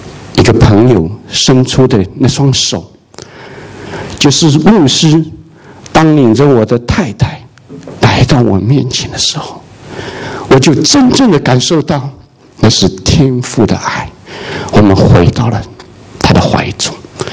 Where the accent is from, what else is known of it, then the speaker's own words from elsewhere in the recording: Singapore; 我来自新加坡，我知道新加坡有个很著名的红灯区